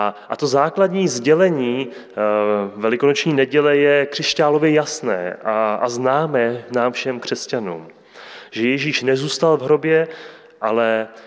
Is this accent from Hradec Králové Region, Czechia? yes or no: yes; Trutnov, Hradec Králové Region, Czechia; born there; Narodil jsem se do věřící rodiny v Trutnově, což je takové městečko v podhůří našich nejvyšších českých hor